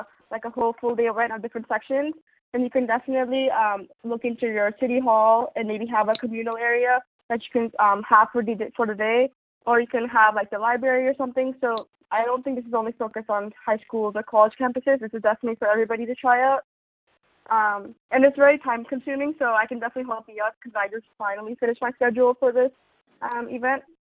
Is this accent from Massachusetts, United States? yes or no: yes; Boston, Massachusetts, United States; I'm from Boston, so we have groups on harassment that work to help women recover and such.